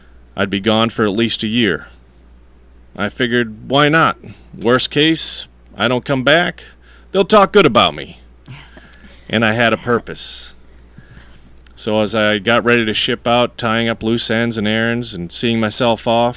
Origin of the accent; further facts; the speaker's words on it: Massachusetts, United States; now in Long Island, United States; I didn't want to be living down here in Long Island. I'm from Massachusetts, and I wasn't interested in raising a family here either.